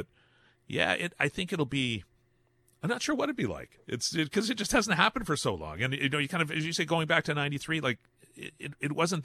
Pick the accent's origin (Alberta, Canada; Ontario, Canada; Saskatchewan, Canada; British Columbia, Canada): Ontario, Canada; Hamilton; Although healthier here in my hometown of Hamilton than it is down the road in Toronto.